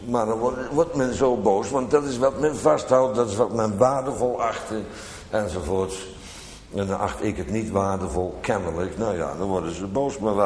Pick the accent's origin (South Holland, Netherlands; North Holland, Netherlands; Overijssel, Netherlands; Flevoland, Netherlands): South Holland, Netherlands; Bodegraven; dat wij vroeger in Bodegraven, waar ik opgegroeid ben